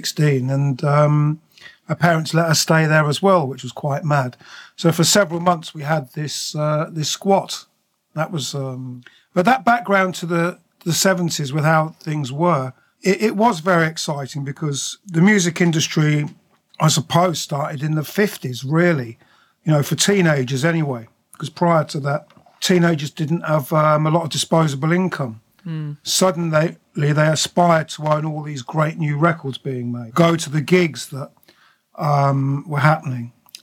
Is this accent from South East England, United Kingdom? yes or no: yes; High Wycombe, South East England, United Kingdom; also born or lived in London / Slough; Basically, I was living in High Wycombe in Buckinghamshire, which is, I was born in London, but I went to school in Berkshire, in Slough, and then High Wycombe